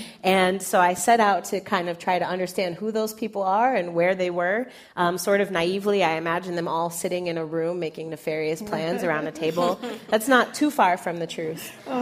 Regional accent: Chicago, Illinois, United States; Yeah, so I grew up in Chicago, as you mentioned, and I attended Chicago public schools my whole life.

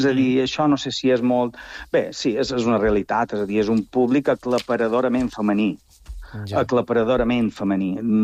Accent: Palma, Balearic Islands, Spain; som de Son Sardina, també entenc una mica aquesta idiosincràsia pròpia del poble

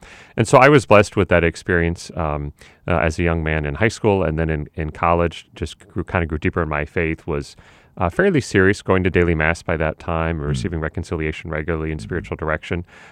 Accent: Omaha, Nebraska, United States; So I'm from Omaha, Nebraska. I was born and raised in Omaha.

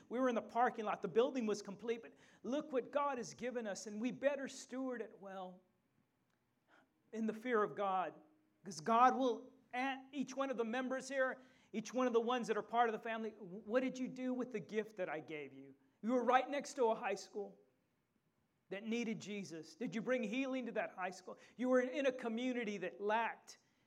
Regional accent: San Antonio, Texas, United States; born there; I was born in America. I was born a Texan.

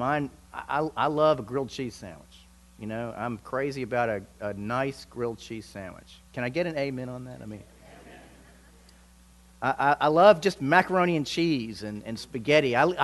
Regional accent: Virginia, United States; now in Houston, United States; And I moved here from Virginia and the mountains of Virginia. And I'm now in Houston and home to 6 million people.

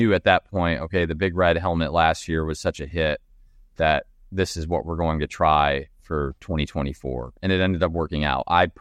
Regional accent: Michigan, United States; like I grew up in Michigan, so I knew obviously Sparty is a large national brand that people recognize.

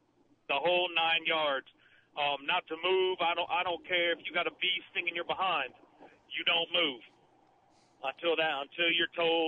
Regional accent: Northern United States, United States; now in South Carolina, United States; I'm actually from the North. I was military.

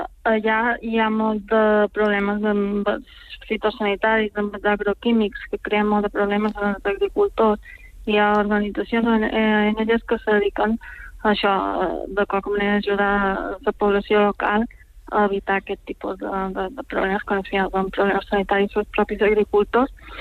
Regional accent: Palma, Balearic Islands, Spain; I jo vaig créixer a Palma

